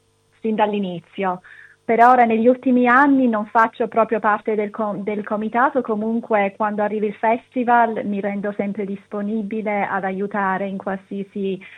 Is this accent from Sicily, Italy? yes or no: yes; Sicily, Italy; io sono siciliana